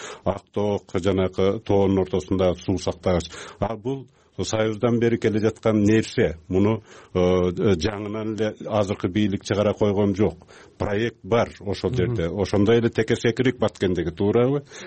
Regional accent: Miñbulak, Batken Region, Kyrgyzstan; Миңбулак деген жерде болуп атат, ошол жерге теги көк таштыктарды көчүрүп атат, ал менин айылым болот өзү.

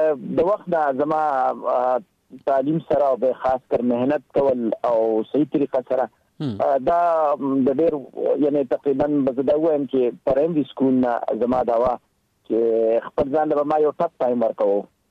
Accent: Lower Dir, Khyber Pakhtunkhwa, Pakistan; زه اصل کې زما تعلق چې دی نو هغه د لوور دیر کې پی کې لوور دیر سره دی.

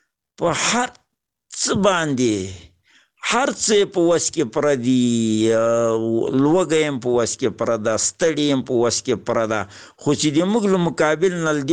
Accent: Paktia, Afghanistan; د پکتیا د ولایت یو کامی سپینګیری،

